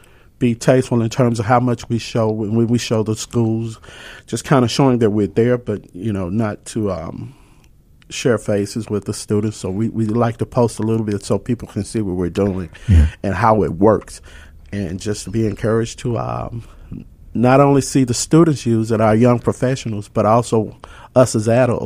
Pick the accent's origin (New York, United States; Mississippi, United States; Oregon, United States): Mississippi, United States; Crystal Springs; now in Madison, United States; I grew up in Crystal Springs, Jim, and I now live in Madison, Mississippi